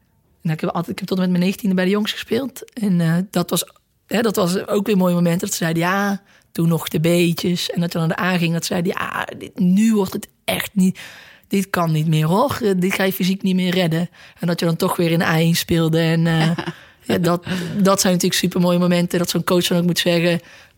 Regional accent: Ees, Drenthe, Netherlands; born there; HVCA in Ees. Dus eigenlijk gewoon waar ik ben geboren.

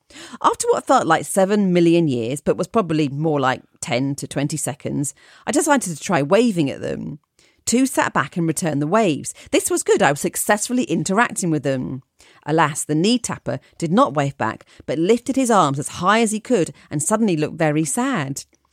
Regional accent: Scotland, United Kingdom; accent: Scottish; now in England; they will fail to recognise my strong Scottish accent, something that's happened to me often when meeting new people since I moved to England 6 years ago

